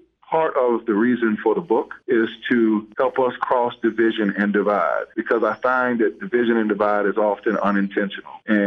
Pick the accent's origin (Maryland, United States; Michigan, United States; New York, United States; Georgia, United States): Georgia, United States; South DeKalb; For instance, I grew up in South DeKalb